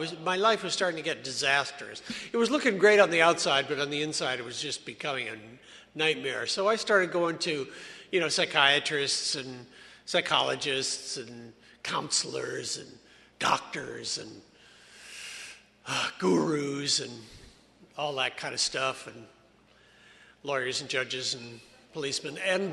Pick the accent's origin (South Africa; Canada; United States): Canada; Victoria, British Columbia; born there; I was born in Victoria, and it's nice to be up island again.